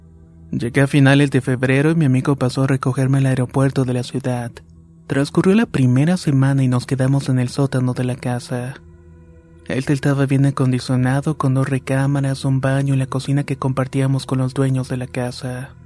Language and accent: Spanish; Uriangato, Guanajuato, Mexico; now in Chicago, United States; Soy originario de Uringato, Guanajuato, pero hace más de 15 años que radico en Chicago, Illinois.